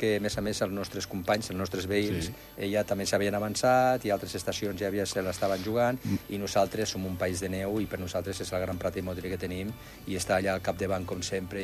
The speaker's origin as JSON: {"language": "Catalan", "country": "Andorra", "tie": "born or raised there", "said": "jo personalment sota aquell barri de fa 60 anys, vull dir que és el meu barri, vull dir que les hem vist de totes, no? Però és que ara mateix, el que s'està fent a Andorra"}